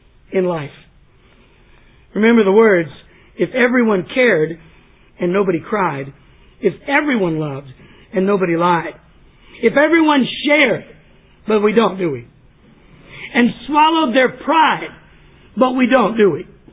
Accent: Texas, United States; Well, I grew up in East Texas on a farm and my grandpa had some corn

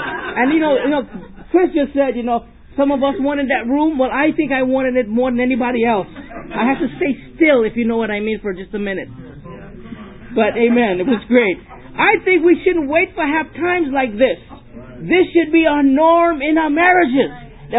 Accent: Trinidad & Tobago; also born or lived in Suriname; I am from Trinidad. That's right, baby. Pretty in the house. From the Caribbean, my wife and I, we are been in South America, Suriname, and we started the church and led it there for 8 years.

